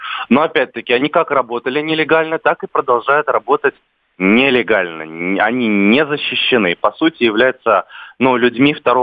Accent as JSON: {"language": "Russian", "region": "Crimea", "country": "Ukraine", "said": "как крымчанин, помню, когда обсуждался этот документ"}